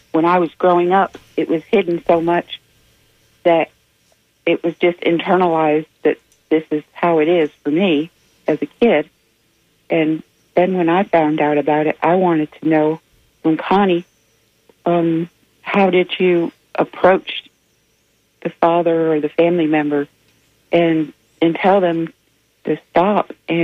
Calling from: Tampa, Florida, United States; I'm from Tampa.

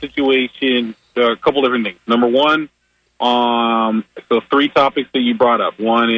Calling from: Tampa, Florida, United States

